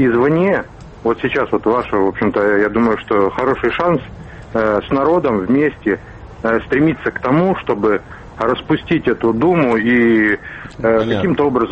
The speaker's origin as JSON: {"language": "Russian", "town": "Irkutsk", "region": "Irkutsk Oblast", "country": "Russia", "said": "Я из Иркутска, да?"}